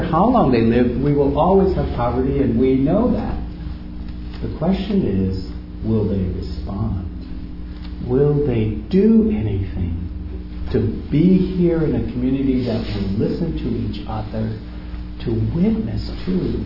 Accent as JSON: {"language": "English", "country": "United States", "said": "And I remember I poured that coffee and I was so proud as an American to think, we would never do this."}